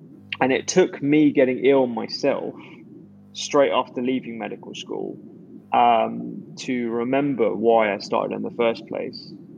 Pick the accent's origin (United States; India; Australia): India; She's also, my background is, and I'm Indian. Both my parents are Punjabi, Indian, Sikh.